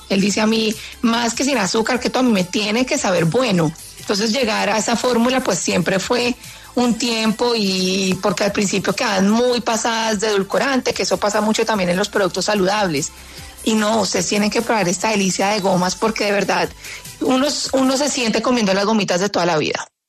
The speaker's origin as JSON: {"language": "Spanish", "region": "Tolima", "country": "Colombia", "said": "porque yo soy tolimense y llevo el tamal en la sangre."}